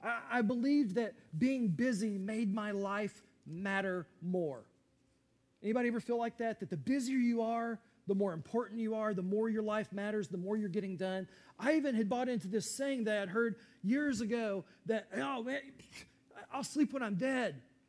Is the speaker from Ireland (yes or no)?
no; Texas, United States; Yes, I'm a Texan.